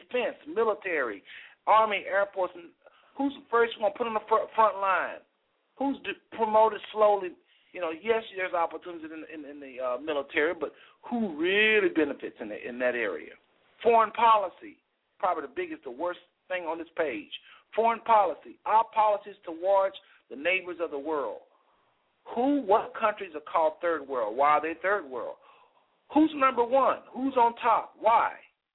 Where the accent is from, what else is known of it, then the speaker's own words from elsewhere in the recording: Texas, United States; I come from Texas, and I went to Ohio